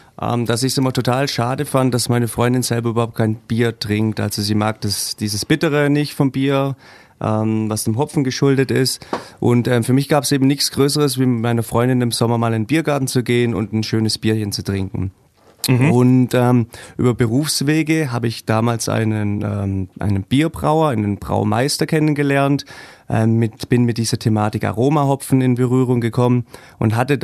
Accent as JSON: {"language": "German", "town": "Senden", "country": "Germany", "said": "ich komme aus Senden, bin gelernter Koch"}